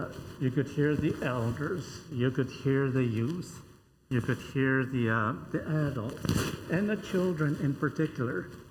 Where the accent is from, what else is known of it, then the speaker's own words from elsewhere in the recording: Alberta, Canada; And that has been my sense of community growing up on the Blackfoot Reserve, that we were a family, then we were clans, and then we were the tribe, and shared much in common.